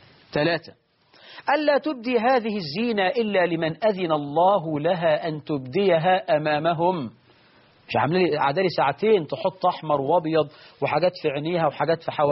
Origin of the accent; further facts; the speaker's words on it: Egypt; طبعا النهاردة نقول الشباب عندنا في مصر: أولم ولو بعصفورة، أو ولو بكتكوت